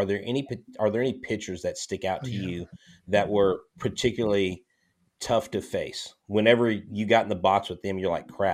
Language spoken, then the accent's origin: English; Melbourne, Florida, United States; born there; I actually was born in Melbourne, Florida. My dad actually grew up there in Melbourne, Florida, went to Mel High.